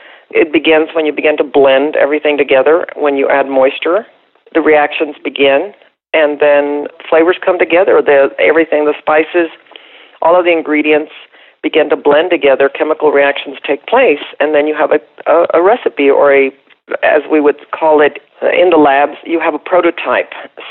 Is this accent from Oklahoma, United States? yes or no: no; Brownsville, Texas, United States; born there; Okay, well, I was born in Brownsville, Texas. Went on to the University of Texas